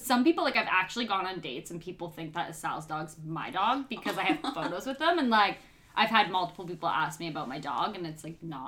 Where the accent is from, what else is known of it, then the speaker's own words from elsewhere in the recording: Orillia, Ontario, Canada; now in Toronto, Canada; I grew up in Orillia, which is a small town, an hour and a half north of Toronto. And there's literally nothing there. Most people know it because they drive through it to go to Cottage Country.